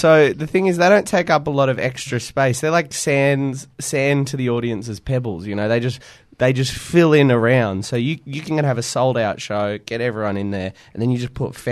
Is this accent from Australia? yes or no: yes; Ballarat, Victoria, Australia; That's where I grew up. I grew up in Ballarat, so it was just a simple mistake to make.